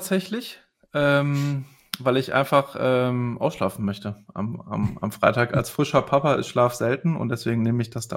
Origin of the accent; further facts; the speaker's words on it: Düsseldorf, North Rhine-Westphalia, Germany; Ja, ich meine, ich bin ja Düsseldorfer.